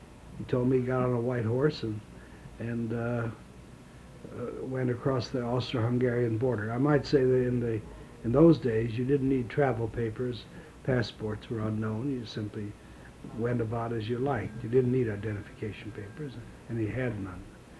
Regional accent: Omaha, Nebraska, United States; born there; I was born in Omaha, Nebraska on September 14th, 1907. My parents were immigrants from Russia.

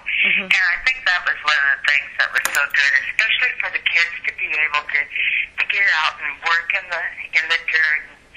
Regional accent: South Dakota, United States; And here, you know, in South Dakota, the soil was not quite similar to what it is there.

